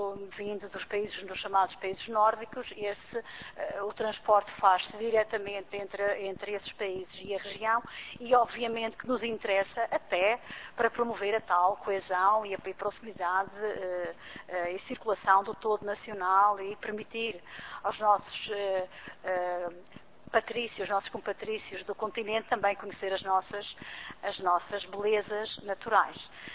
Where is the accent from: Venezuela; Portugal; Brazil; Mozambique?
Portugal; Madeira; Evidentemente que nós estamos conscientes, como madeirenses, de que a liberalização tem virtualidades muito importantes para a nossa economia regional.